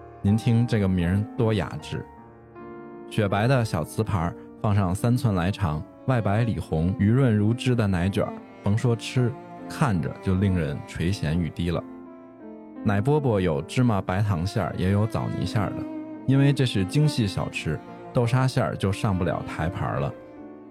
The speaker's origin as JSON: {"language": "Chinese", "region": "Beijing", "country": "China", "accent": "Beijing", "said": "反正我们北京话叫糠了，"}